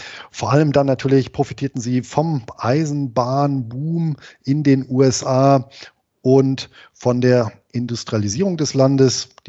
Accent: Bonn, North Rhine-Westphalia, Germany; Denn meine Heimatstadt Bonn

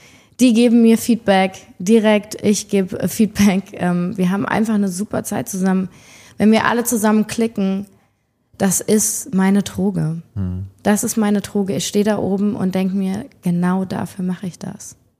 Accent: Berlin, Germany; Als Berliner Girl.

